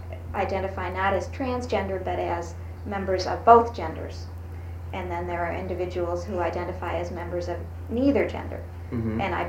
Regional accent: Illinois, United States; I'm from the Midwest. I'm from Illinois.

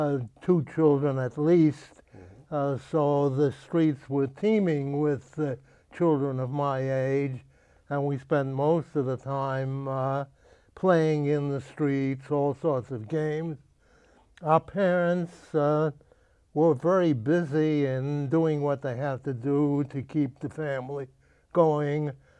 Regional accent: New York, United States; I was born on the Lower East Side, which is a place where many immigrants came to for the first place of living.

